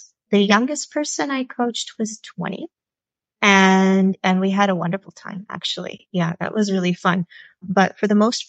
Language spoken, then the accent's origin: English; Michigan, United States; obviously the States, because I'm originally from Michigan, but yeah, all over the world.